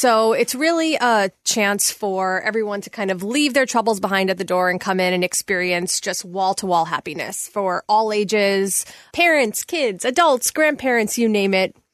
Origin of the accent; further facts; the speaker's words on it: Queens, New York, United States; moved away as an adult; now in Los Angeles, United States; I'm originally from New York, from Queens. And I moved out to L.A. 6 years ago.